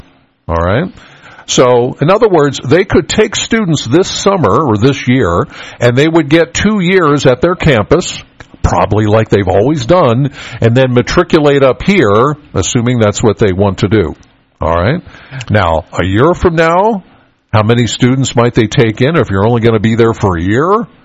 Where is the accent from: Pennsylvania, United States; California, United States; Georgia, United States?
Pennsylvania, United States; York; York is where I grew up. … I grew up in the York County area, so I know about Penn State York.